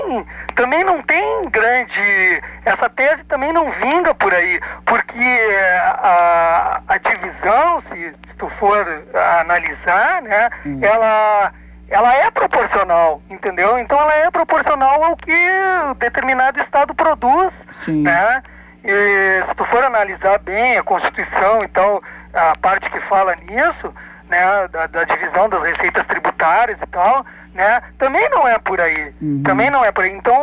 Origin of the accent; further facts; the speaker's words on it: Cachoeira do Sul, Rio Grande do Sul, Brazil; born there; eu não sou baiano, né, nem sou nordestino, eu sou gaúcho, sou nascido em Cachoeira do Sul.